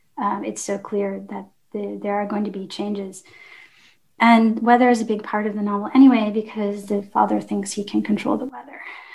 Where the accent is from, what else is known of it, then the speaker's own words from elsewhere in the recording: Detroit, Michigan, United States; Yeah, I grew up in the Detroit area, and then, which is southeastern Michigan.